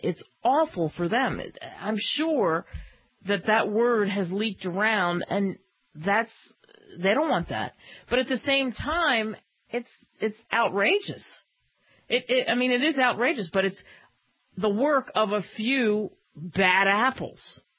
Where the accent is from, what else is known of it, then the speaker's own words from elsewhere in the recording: United States; And it's so infuriating because to me, as an American, hey, the pictures are clear.